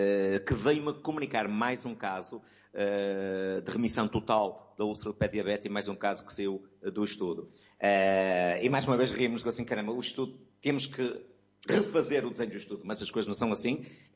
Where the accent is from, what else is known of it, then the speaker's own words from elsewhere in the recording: Portugal; Deixe-me dizer também, e acho que nisto devemos ter orgulho, como portugueses